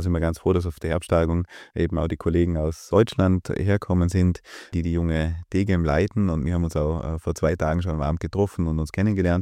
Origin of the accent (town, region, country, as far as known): Austria